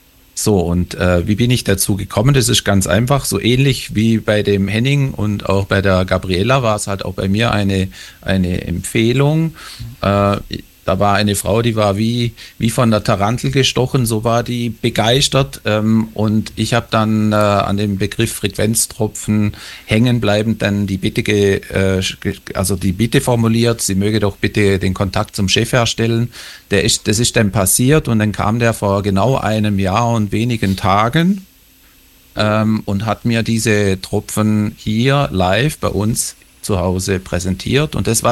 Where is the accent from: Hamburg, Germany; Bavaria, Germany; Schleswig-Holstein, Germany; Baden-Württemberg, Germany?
Baden-Württemberg, Germany; Stockach; born there; ich bin geboren in Stockach am Westende des Bodensees. Dort in der Region Stockach, da lebe ich jetzt auch, Landkreis Konstanz, wie gesagt, Westende des Bodensees.